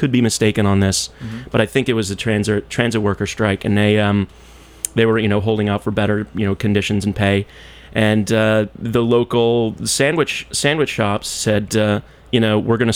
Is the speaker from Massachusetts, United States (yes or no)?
no; New Orleans, Louisiana, United States; also born or lived in Gainesville, Florida; I was born in Gainesville, Florida. Mm-hmm. By the time I was about one, I moved with my family. We moved back to Louisiana. Both of my parents are from Louisiana. Mm-hmm. And I grew up in New Orleans.